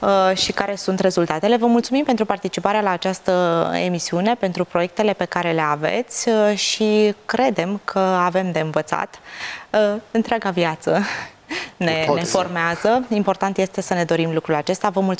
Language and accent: Romanian; Romania; Eu sunt român, dar încerc să schimb atitudinea mea